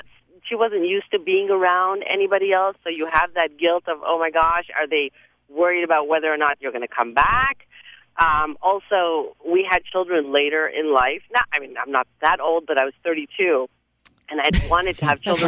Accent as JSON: {"language": "English", "country": "Canada", "also_born_or_lived": "Orlando", "lives_now": "Atlanta, United States", "said": "this is when we used to live in Orlando, and now we live here in Atlanta, and we've never had family around with us. I'm from Canada. Mine is up in Canada, and my husband's from San Diego."}